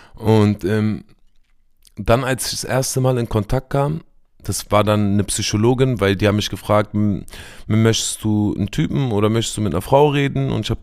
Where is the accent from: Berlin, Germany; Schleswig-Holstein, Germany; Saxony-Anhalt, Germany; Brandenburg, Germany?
Berlin, Germany; Ich komme aus Berlin.